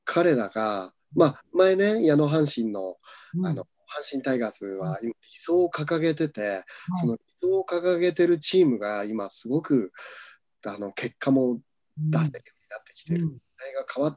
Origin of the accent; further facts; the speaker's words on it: Niigata, Japan; 僕の生まれ故郷の新潟のこの燕三条っていうところ